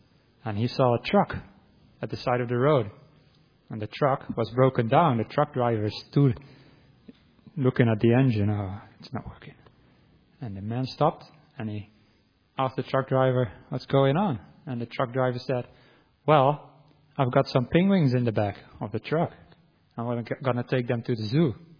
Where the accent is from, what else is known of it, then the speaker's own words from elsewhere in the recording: Netherlands; first language Dutch; English is a second language; Even from Dutch, which is my native language, into English, for many words, there's no perfect translation.